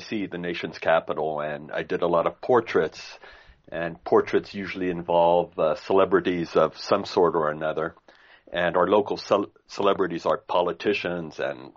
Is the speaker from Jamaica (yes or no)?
no; France; English is a second language; I grew up in France in the countryside, very, very rural. I rented, or my parents rented, a semi-detached house, which was part of a farm.